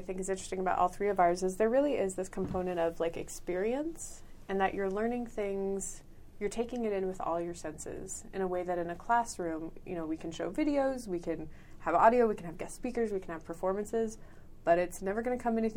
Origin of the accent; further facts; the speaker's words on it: Denver, Colorado, United States; And I grew up in Denver. It's not like I wasn't familiar with cities